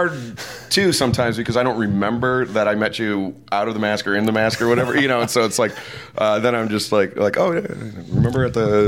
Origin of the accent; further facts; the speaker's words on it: Detroit, Michigan, United States; And, I grew up in Detroit. And so when I was growing up, the Pistons and the Red Wings were both super hot.